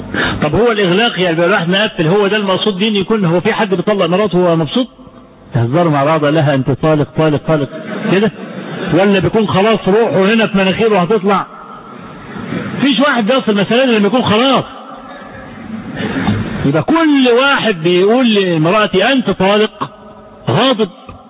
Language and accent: Arabic; Egypt; والموسوعة الفقهية اللي كانت بتتصدر مجمع البحوث الإسلامية زمان عندنا في مصر